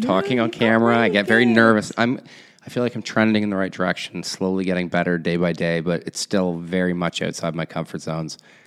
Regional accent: Ontario, Canada; I grew up in Canada, just north of Toronto, just a little town.

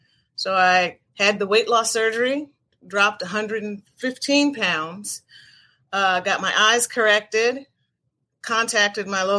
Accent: Chicago, Illinois, United States; Well, born and raised in Chicago, Illinois, South Side.

